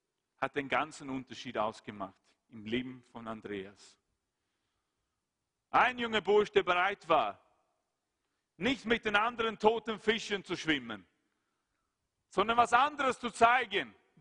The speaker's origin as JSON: {"language": "German", "country": "Sweden", "second_language": "German", "said": "In Schweden, mein Heimatland"}